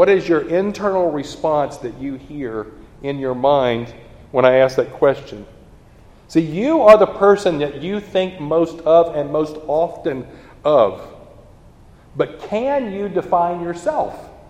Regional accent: Texas, United States; or I'm a Texan, right? Good identity there, right, for us Texas folks.

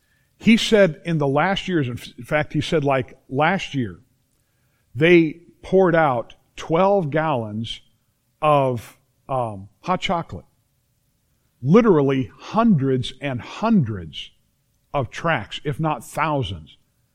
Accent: United States; I don't know about you, but I feel very blessed and privileged that I am an American in the 21st century.

